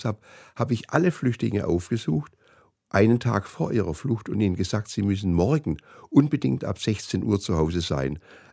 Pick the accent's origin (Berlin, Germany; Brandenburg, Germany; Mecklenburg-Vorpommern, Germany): Berlin, Germany; also born or lived in Sweden; meine Mutter ist Westberlinerin, hat einen Schweden geheiratet. Ich bin in Schweden geboren, habe einen schwedischen Vater. Aber meine Mutter hat sich, als ich ein halbes Jahr alt war, von meinem Vater getrennt und ist mit mir wieder zurück nach Westberlin gezogen.